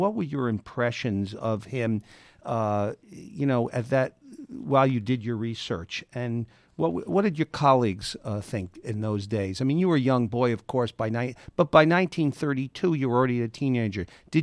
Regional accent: New York, United States; And, of course, as a New Yorker, it was as bad here as anywhere.

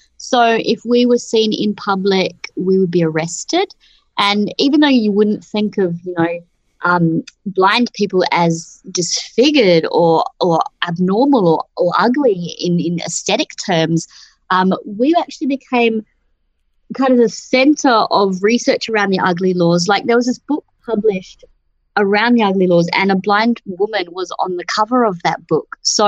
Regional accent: Brisbane, Queensland, Australia; I grew up in Brisbane

